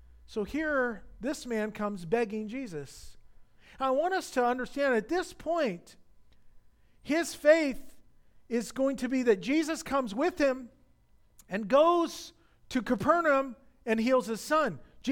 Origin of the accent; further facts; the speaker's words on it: California, United States; I grew up here in Orange County.